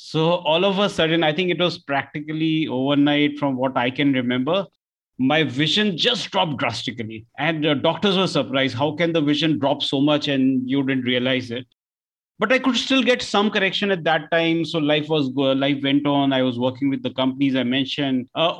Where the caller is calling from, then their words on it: India; This is actually late evening for us. We are joining you from India.